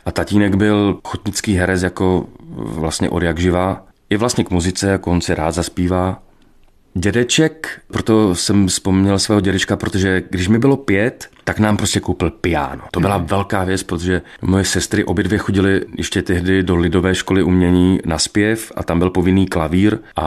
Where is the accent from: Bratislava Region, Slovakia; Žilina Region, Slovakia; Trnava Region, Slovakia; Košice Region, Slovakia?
Žilina Region, Slovakia; Vrútky; Vyrástal jsem vo Vrútkach, čo je vlastně město, kde se například narodil Radek Brzo Bohatý.